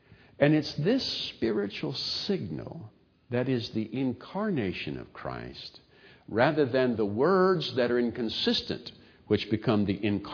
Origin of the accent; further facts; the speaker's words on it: Mobile, Alabama, United States; When I was growing up in Mobile, Alabama, and the scripture, whosoever will may come, was used, we knew that whosoever come must be white.